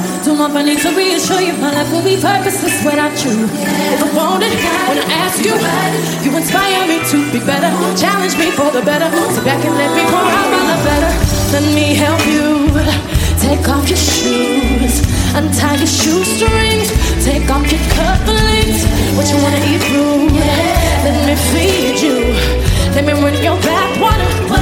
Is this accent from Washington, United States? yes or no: no; Houston, Texas, United States; If you don't know, I'm from Houston, Texas.